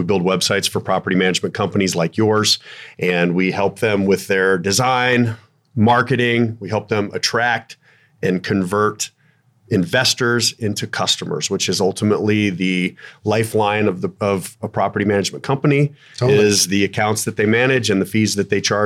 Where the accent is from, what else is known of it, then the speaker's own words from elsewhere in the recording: Colorado, United States; I'm in from Colorado, in between Denver and Colorado Springs.